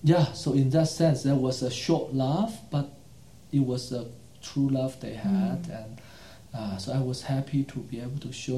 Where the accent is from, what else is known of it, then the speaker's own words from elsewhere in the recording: China; Well, I was growing up in China in the 80s, where, right after the Cultural Revolution